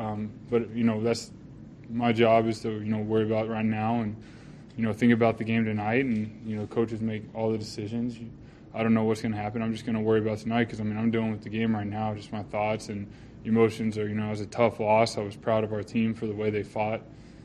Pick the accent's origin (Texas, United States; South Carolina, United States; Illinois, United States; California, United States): Texas, United States; Austin; born there; I was born in Austin, Texas, and I had some family in the stands